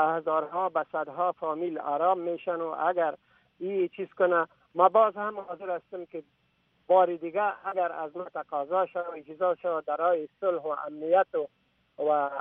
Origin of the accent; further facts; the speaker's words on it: Afghanistan; من یک افغان هستم، به ضمنش مسلمان هستم